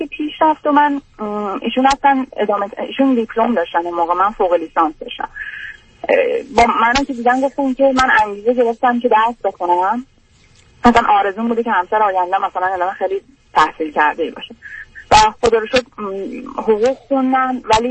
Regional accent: Iran; moved away; وقتی من از ایران رفتم

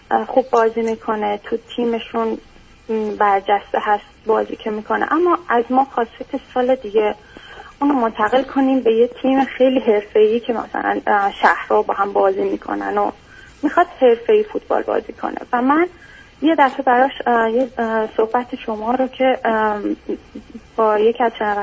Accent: Iran; moved away; از 3 سالگی ما از ایران مهاجرت کردیم به کشور انگلیسی زبان و تقریبا نزدیک 7 یا 8 سال هست که ما در اینجا زندگی میکنیم.

